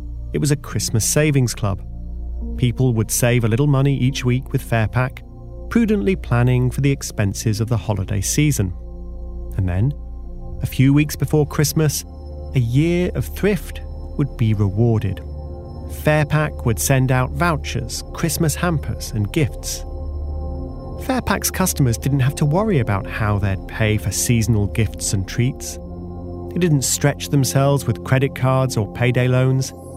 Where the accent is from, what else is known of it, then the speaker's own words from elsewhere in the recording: United Kingdom; including the UK, my home country